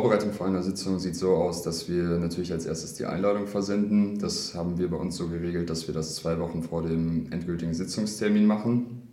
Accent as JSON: {"language": "German", "town": "Helden", "region": "North Rhine-Westphalia", "country": "Germany", "said": "ich komme aus Helden, lebe also ganz nah am Arbeitsplatz"}